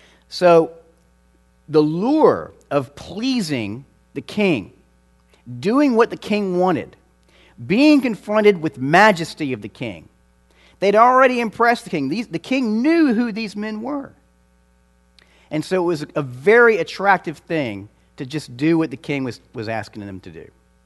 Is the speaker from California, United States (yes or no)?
no; Georgia, United States; Now, I'm from Georgia, and I realize that Texas is a little bit different.